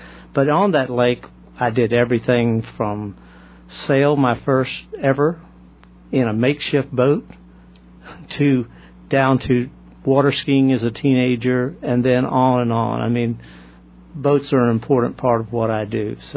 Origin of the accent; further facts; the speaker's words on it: Richmond, Virginia, United States; Well, I was born and raised in Richmond. I've left Richmond 8 times now.